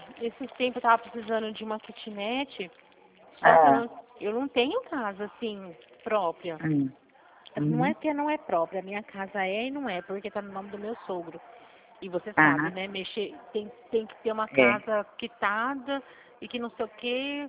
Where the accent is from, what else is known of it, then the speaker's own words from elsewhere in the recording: Flora Rica, São Paulo, Brazil; eu sou de Flora Rica, eu venho todo dia trabalhar.